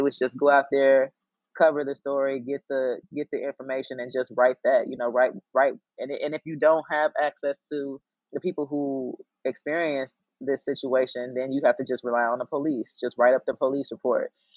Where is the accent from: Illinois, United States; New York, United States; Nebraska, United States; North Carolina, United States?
Illinois, United States; Chicago; coupled with my experience growing up in Chicago and not really seeing Black representation on mainstream media.